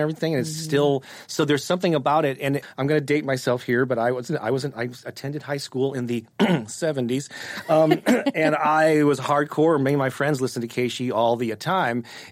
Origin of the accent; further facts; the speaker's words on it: St. Louis, Missouri, United States; a lot of listeners to this podcast will not live in St. Louis